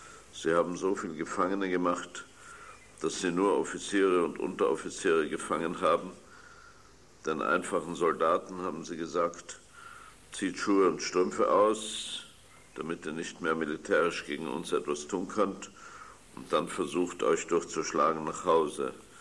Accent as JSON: {"language": "German", "country": "Austria", "moved": "yes", "said": "Auch in Österreich, meiner Heimat. Ich bin heute auch wieder außer britischer Staatsbürger, auch wieder österreichischer Staatsbürger."}